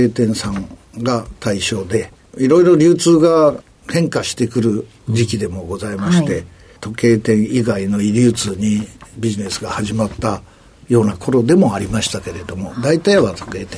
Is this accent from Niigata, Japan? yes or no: yes; Urasa, Niigata, Japan; 新潟県の浦佐という田舎町でございます。